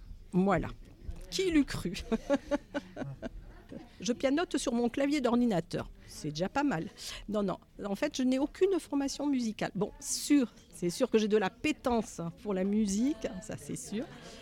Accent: Spain; je suis déjà binationale, de par mon nom et mon prénom. Donc je suis espagnole, franco-espagnole, et je parle donc le français, l'espagnol, un peu d'italien et bien évidemment l'anglais.

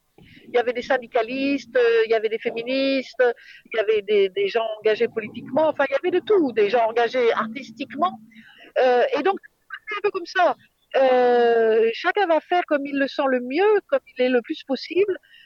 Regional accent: Paris, Île-de-France, France; Je vous suivrai complètement là-dessus. Je suis parisienne, hein.

